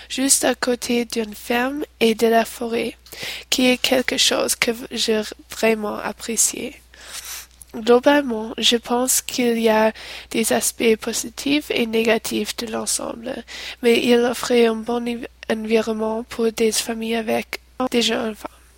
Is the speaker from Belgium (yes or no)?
no; Yorktown, New York, United States; French is a second language; Je viens de Yorktown, dans l'État de New York. C'est une banlieue de New York City, un comté de Westchester. Ce n'est pas une grande ville, mais il est une banlieue typique des États-Unis.